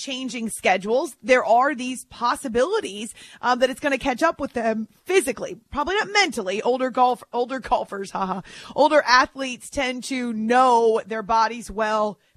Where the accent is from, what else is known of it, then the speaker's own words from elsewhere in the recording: Concord, New Hampshire, United States; Well, I know it well since I grew up in Concord.